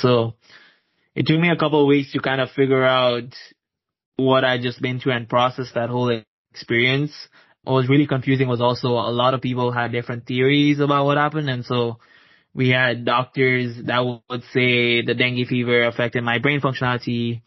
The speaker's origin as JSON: {"language": "English", "country": "Tanzania", "tie": "born or raised there", "said": "So as I mentioned, I grew up in East Africa. I was born and raised in Tanzania, and Tanzania is very different from Canada."}